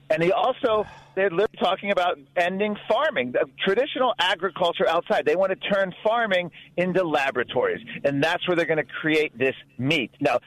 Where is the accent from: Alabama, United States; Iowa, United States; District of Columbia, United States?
District of Columbia, United States; Washington; Washington Post, my hometown newspaper, Joe